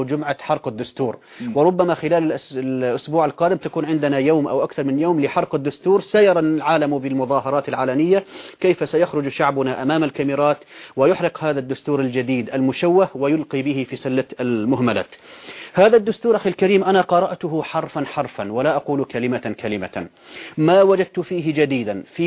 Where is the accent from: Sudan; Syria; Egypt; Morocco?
Syria; عين له شخص مشهور عندنا في سوريا